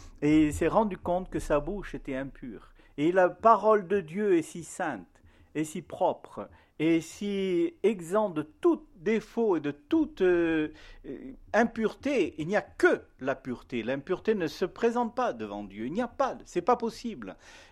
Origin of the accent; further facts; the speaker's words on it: Morocco; born there; je suis né au Maroc. Je suis né dans un pays étranger.